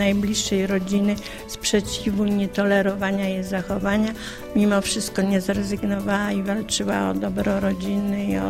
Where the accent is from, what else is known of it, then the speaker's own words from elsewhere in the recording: Głębinów, Opole Voivodeship, Poland; pełnię funkcję sołtysa w Głębinowie, trzecią kadencję. Mieszkam od urodzenia w Głębinowie.